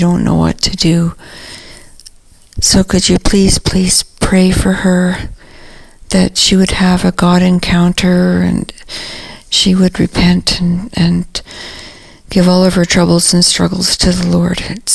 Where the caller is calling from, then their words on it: Canada; Hello, I'm calling from Canada